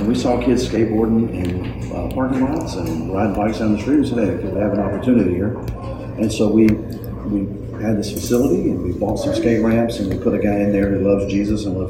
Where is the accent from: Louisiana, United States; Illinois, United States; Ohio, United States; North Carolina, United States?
North Carolina, United States; Winston-Salem; So I grew up in Winston-Salem. That's my hometown.